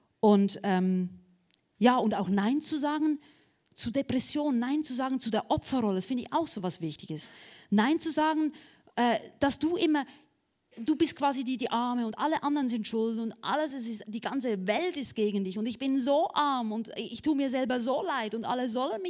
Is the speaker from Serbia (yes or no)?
no; Switzerland; accent: Swiss German; Ich merke gerade, ich rede Hochdeutsch. Ich war 2 Wochen in Deutschland, es ist halt noch nicht umgestellt irgendwie. Ich kann ja auf Schweizerdeutsch wieder machen.